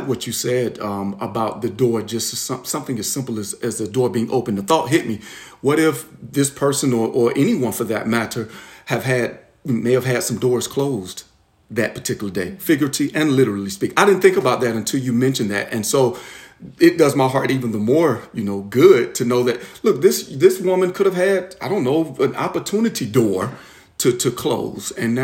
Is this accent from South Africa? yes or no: no; the South, United States; I grew up here in the South. You know, we're Southern gentlemen.